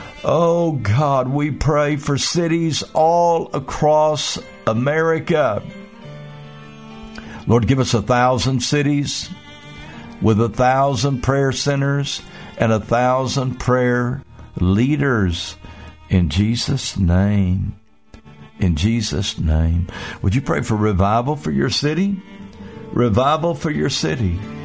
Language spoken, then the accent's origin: English; Comanche, Oklahoma, United States; and Comanche, Oklahoma, my hometown.